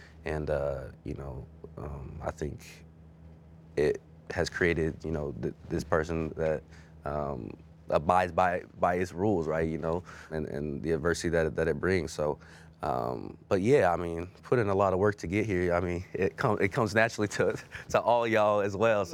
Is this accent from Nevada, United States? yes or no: yes; Las Vegas, Nevada, United States; I'm from Vegas and I didn't know about Gorman until I was finishing my eighth grade year.